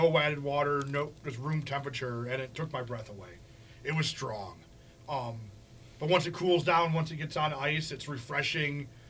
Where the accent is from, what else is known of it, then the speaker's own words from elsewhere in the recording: Homewood, Alabama, United States; I grew up in Homewood. My favorite pizza is Aurelio's, like the sweetest there is.